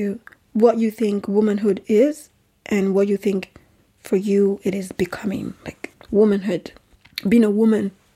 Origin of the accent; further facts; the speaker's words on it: Nigeria; now in Europe; I grew up in Nigeria and we didn't used to shave legs. When I moved to Europe, I saw that people shave legs.